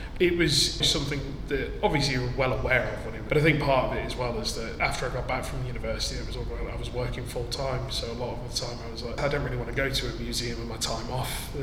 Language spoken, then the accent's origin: English; East Midlands, United Kingdom; There was definitely a kind of weird feeling of that something important was actually happening in my hometown.